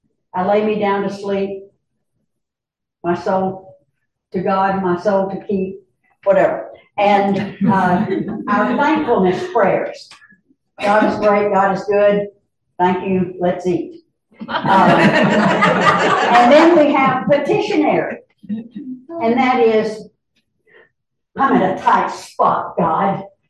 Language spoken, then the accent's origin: English; Brooks County, Georgia, United States; I'm from Brooks County, Georgia.